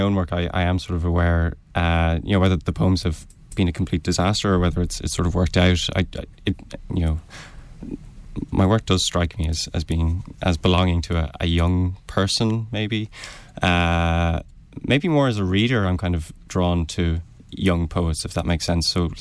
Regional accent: Stillorgan, County Dublin, Ireland; I'm 23. I'm based in Dublin. I've always lived here. I'm from Stillorgan.

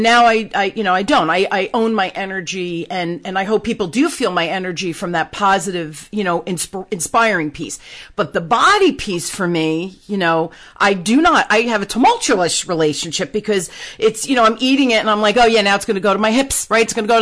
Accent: New Jersey, United States; I grew up on the Jersey Shore. You know, my parents bought a house on the water when I was 5 years old.

